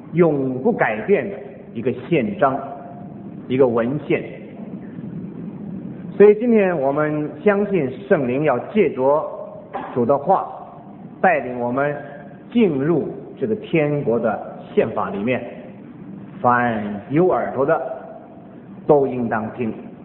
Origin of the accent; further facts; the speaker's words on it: China; 所以我们就能够用着站在我们中国人立场，用中文所能表达的方法，我尽量把它翻译出来。